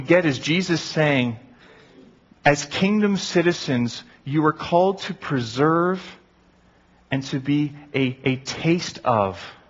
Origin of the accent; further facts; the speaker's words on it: Canada; I'm a Canadian citizen. That means I'm subject to Canadian law.